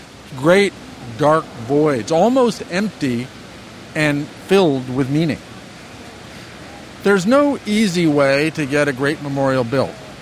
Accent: New York, United States; And as a New Yorker, I'm definitely in the minority here.

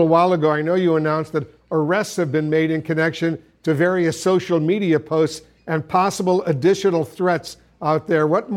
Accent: Buffalo, New York, United States; I'm really pleased that President Biden will be visiting my hometown of Buffalo tomorrow.

